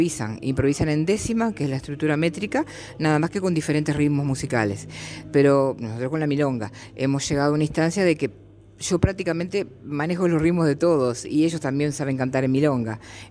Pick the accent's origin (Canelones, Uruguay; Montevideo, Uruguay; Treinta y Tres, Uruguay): Canelones, Uruguay; Las Piedras; born there; Soy payadora, hace más de 30 años que improviso, uruguaya la única, y soy nacida en Las Piedras, en Canelones.